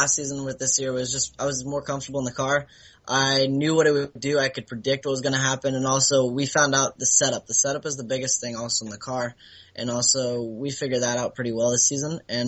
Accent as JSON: {"language": "English", "town": "Cape Coral", "region": "Florida", "country": "United States", "tie": "born or raised there", "said": "I grew up and was born and raised in Cape Coral, Florida, and I'm still living over here."}